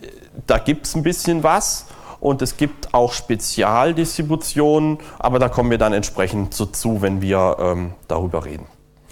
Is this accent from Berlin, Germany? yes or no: yes; Berlin, Germany; Ich komme aus Berlin, bin dort in der Linux User Group Berlin tätig